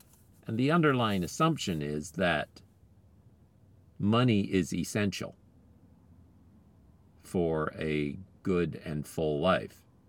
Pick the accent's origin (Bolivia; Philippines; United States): Philippines; having had the great privilege of growing up in the Philippines